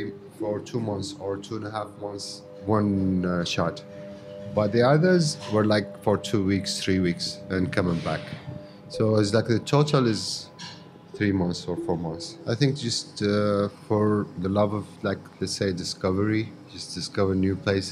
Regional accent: Yemen; I'm from Yemen originally. Yeah, I've been traveling for the last like 5.5 years.

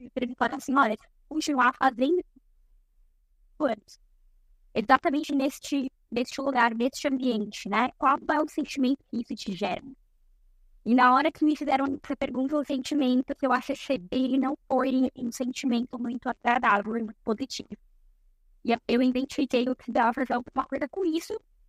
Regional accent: São Paulo, Brazil; also born or lived in Ireland; Sou paulista, né? Paulistana, na verdade, de São Paulo. Tive a oportunidade de morar em outro país, né? Na Irlanda, na Europa. Morei também em Canal.

